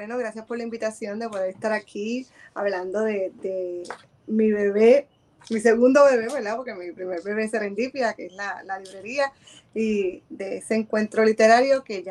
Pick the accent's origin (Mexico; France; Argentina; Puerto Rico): Puerto Rico; Barranquitas; also born or lived in Aibonito; yo soy criada, o sea, nací en Ay Bonito, vivo en Barranquitas desde siempre.